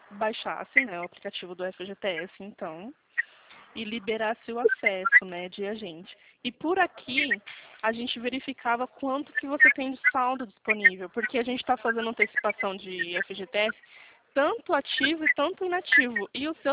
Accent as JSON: {"language": "Portuguese", "town": "Atibaia", "region": "São Paulo", "country": "Brazil", "said": "Eu sou daqui de Atibaia."}